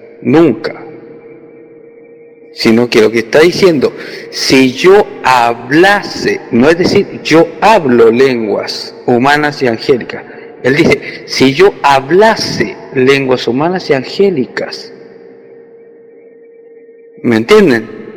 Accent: Chile; de Chile.

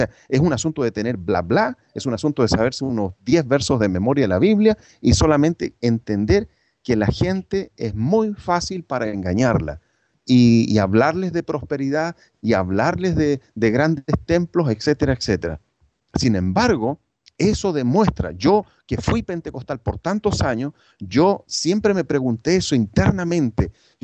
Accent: Chile; en mi país, en Chile

